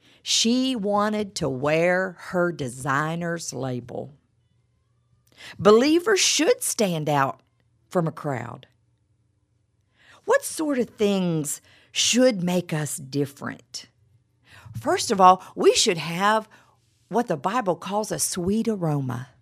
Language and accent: English; West Virginia, United States; moved away as an adult; we grew up in West Virginia, not a very religious part of the country. We didn't go to church.